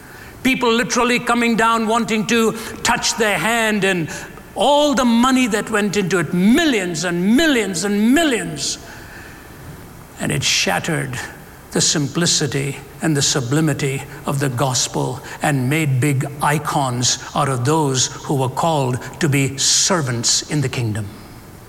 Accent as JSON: {"language": "English", "town": "Chennai", "region": "Tamil Nadu", "country": "India", "tie": "born or raised there", "said": "Why does he take a meager little boy growing up in Chennai, India, and come into his life on a bed of suicide at the age of 17?"}